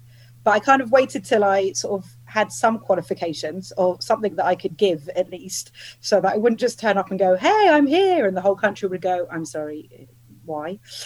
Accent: London, United Kingdom; moved away as an adult; now in Israel; I grew up in the UK. I grew up in London. I worked in various different Jewish organisations and trained as a history teacher before making Aliyah in 1997 on my own.

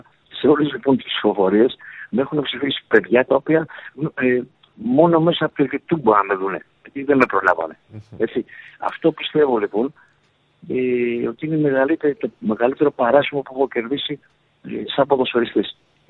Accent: Dafni, Attica, Greece; Και εκεί όταν γεννήθηκα στην Αθήνα, εγώ στη Δάφνη, εκεί γεννήθηκα και μεγάλωσα

